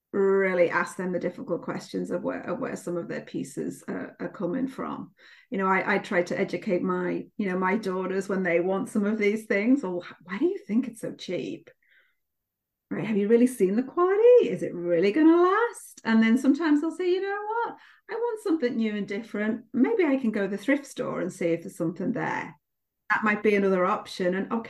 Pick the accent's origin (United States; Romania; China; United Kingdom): United Kingdom; I'm a bit obsessed with history, especially being a Brit, English history and the Tudors.